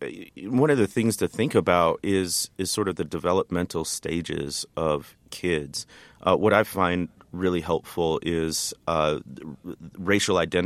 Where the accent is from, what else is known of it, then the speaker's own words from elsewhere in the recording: United States; So it's incumbent upon us as American citizens just to understand that our neighbors are affected by different things than we are